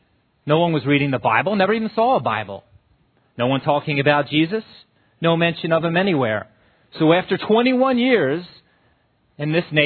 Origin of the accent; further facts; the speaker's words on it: Wilmington, Delaware, United States; My journey began in 1967, where I was raised and born in Wilmington, Delaware.